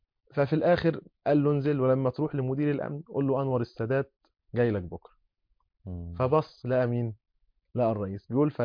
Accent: Monufia Governorate, Egypt; طبعا السادات بلدياتي، هو منوفي وأنا بلدياته، منوفي

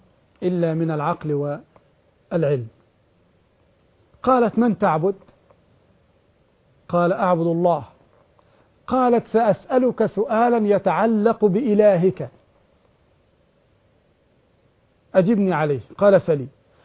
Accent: Egypt; قال بأنه أجر سيارته لشركة الصرف المغطي عندنا في مصر

